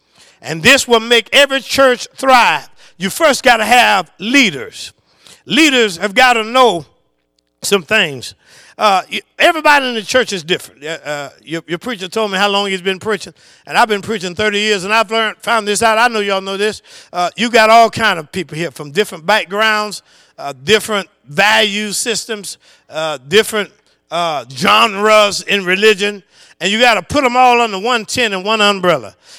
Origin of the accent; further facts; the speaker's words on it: Tallahassee, Florida, United States; I grew up, I'm 55 years old, and when I grew up in Tallahassee, Florida, we didn't have nothing but the Dolphins.